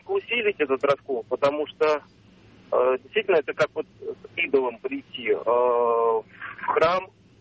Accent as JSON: {"language": "Russian", "region": "Moscow", "country": "Russia", "said": "я из Москвы."}